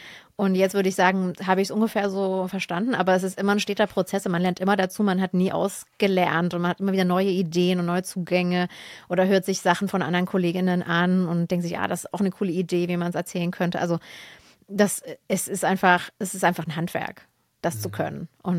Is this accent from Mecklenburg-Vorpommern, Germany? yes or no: no; Saxony, Germany; Ich komme aus Sachsen, aus der Nähe von Dresden, aus dem Erzgebirge.